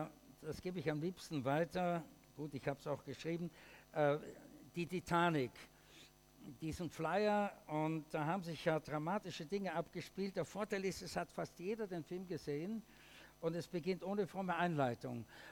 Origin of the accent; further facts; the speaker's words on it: Austria; ich als Österreicher natürlich deswegen auch besonders sensibel des Katholizismus.